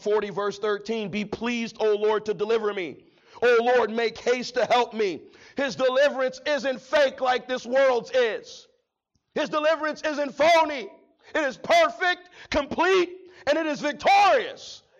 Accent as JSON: {"language": "English", "town": "Chicago", "region": "Illinois", "country": "United States", "said": "Because I'm from Chicago and everything is flat. And everything's made out of concrete and bricks."}